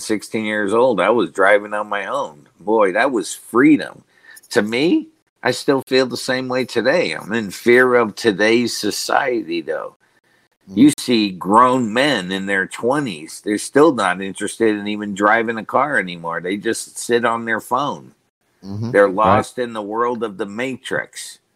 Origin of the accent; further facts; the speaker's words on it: New York, United States; But growing up in New York, it was just a normal kid.